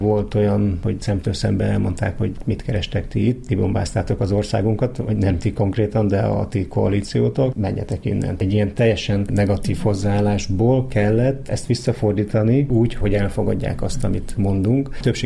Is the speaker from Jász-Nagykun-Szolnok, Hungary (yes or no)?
yes; Szolnok, Jász-Nagykun-Szolnok, Hungary; born there; Én Szolnokon születtem, és abban az időben Szolnokon nagyon népszerű volt ez a sport.